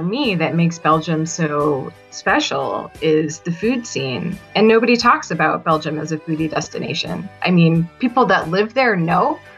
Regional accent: Canada; I'm from Canada

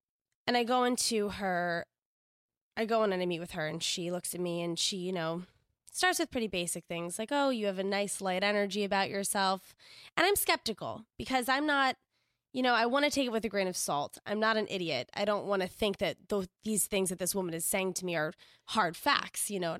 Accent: Washington, District of Columbia, United States; And I grew up in Washington, D.C., where little psychic shops were all over the place. I grew up in Georgetown, where I would pass them all the time as a child

